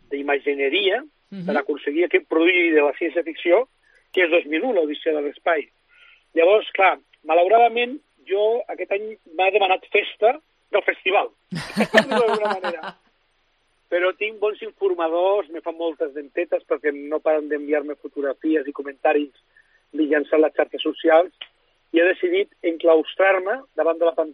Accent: Sitges, Catalonia, Spain; com que jo soc molt de Sitges

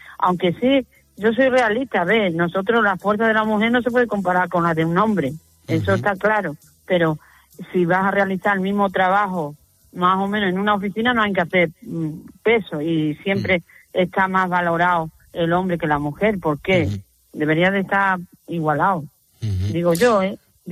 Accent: Extremadura, Spain; now in Avilés, Spain; Pues yo soy extremeña, lo que pasa es que vivo aquí en Avilés.

